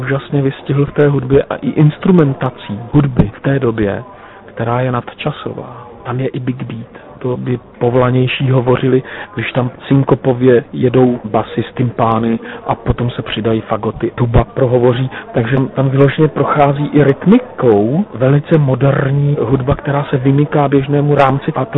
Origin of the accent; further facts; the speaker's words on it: Central Bohemian Region, Czechia; prostě jsem křtěnej Vltavou, narodil jsem se tady, vyrostl jsem u babiček nedaleko Křečovic a v Chlumu u Sedlčan v Kamíku nad Vltavou. Prostě jsou tam kořeny